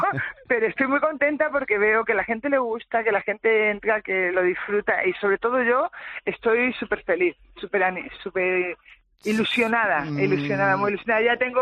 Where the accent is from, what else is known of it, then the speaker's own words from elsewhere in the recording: Málaga, Andalusia, Spain; yo soy de Málaga